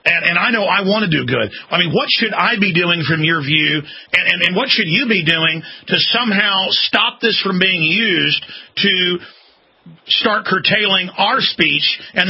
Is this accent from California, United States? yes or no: no; Dallas, Texas, United States; now in Austin, United States; Up where I came from in Dallas, it was people going to the hospital every weekend. I love living in Austin.